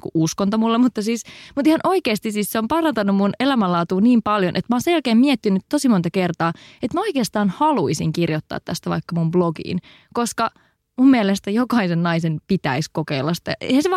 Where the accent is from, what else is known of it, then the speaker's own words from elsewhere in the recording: Eno, North Karelia, Finland; Ja ne oli Helsingistä ostettu ja se on Enossa, mistä mä oon kotoisin, niin iso juttu.